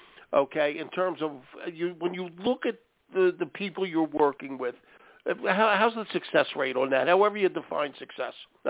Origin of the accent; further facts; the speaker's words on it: Philadelphia, Pennsylvania, United States; now in Maine, United States; we live in Maine now, but we're both from Philly. Me and my wife are both from Philly